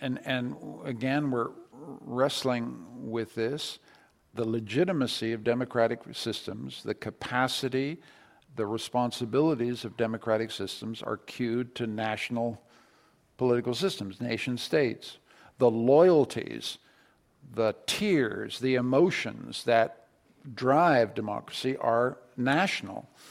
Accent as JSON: {"language": "English", "country": "Canada", "said": "I say this feelingly as a Canadian, because in Canada"}